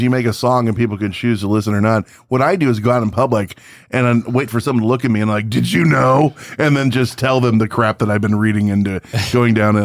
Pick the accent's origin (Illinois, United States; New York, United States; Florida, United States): Illinois, United States; We find out, oh, yeah, we're from Chicagoland.